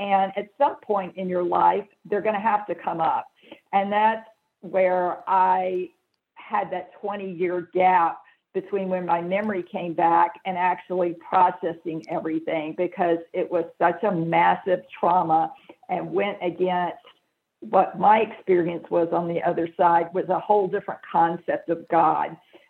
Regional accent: Jackson, Mississippi, United States; Well, I grew up in the South, the Deep South, Jackson, Mississippi, and, you know, it's part of the Bible, Southern Baptist.

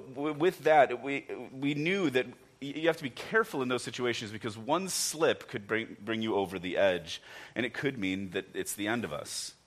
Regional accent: Chicago, Illinois, United States; I grew up in Chicago, and so did my wife Alyssa.

